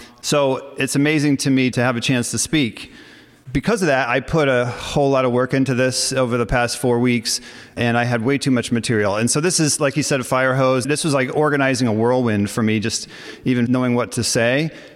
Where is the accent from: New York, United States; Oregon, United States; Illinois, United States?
New York, United States